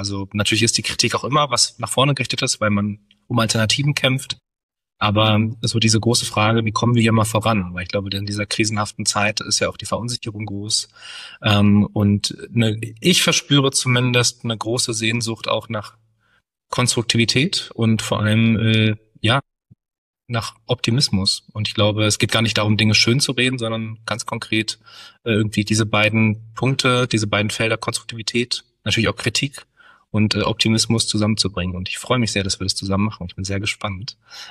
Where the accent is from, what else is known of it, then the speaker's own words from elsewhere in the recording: Berlin, Germany; Ich komme aus Berlin-Neukölln. Hier bin ich geboren, aufgewachsen. Ich habe noch nie woanders gewohnt. Ich sage immer, ich bin nicht so weit gekommen.